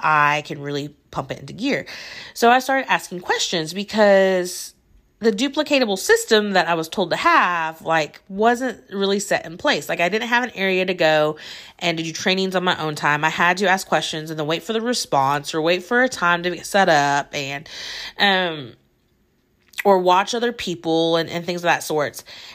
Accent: Indiana, United States; My husband is from Texas, and he is freaking out about it, but I am from Northern Indiana, and I'm like, it's just a normal winter.

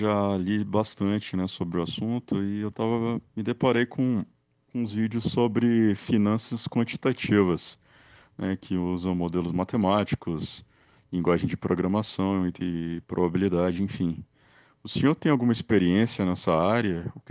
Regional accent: Brasília, Federal District, Brazil; tenho 32 anos e sou de Brasília também.

